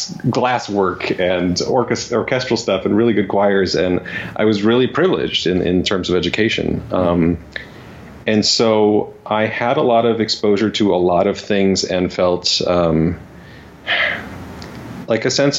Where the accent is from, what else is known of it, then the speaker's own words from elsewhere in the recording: Los Angeles, California, United States; So I grew up in Los Angeles.